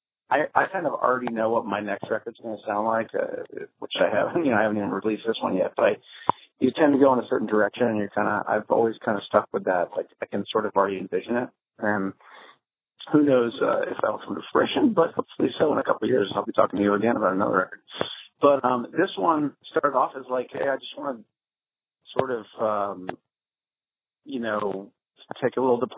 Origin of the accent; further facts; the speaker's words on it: Virginia, United States; now in Rhode Island, United States; I'm from Virginia. I've been living in Rhode Island for the last 14 years or so.